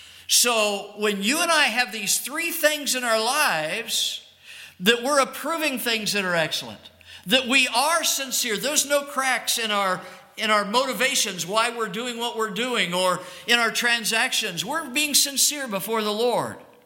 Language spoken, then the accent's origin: English; Phoenix, Arizona, United States; I grew up in Phoenix